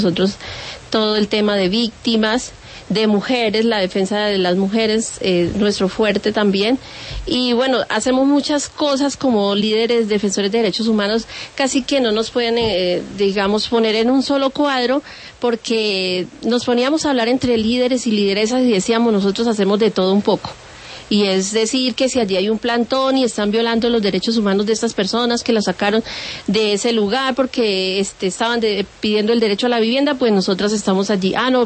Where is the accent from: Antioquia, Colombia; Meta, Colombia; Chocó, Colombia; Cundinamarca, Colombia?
Meta, Colombia; Mapiripán; nosotros como organización somos del municipio de Mapiripán, somos sobrevivientes de la masacre